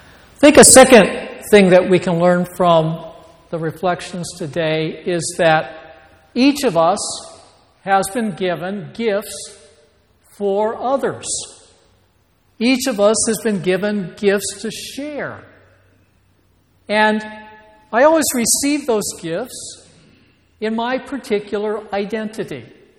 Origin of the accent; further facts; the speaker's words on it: United States; I'm male, I'm white, I'm American